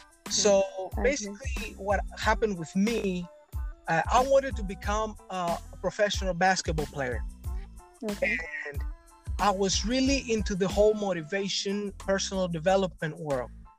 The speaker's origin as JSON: {"language": "English", "country": "Greece", "said": "I'm from Greece. I'm almost 20 years old."}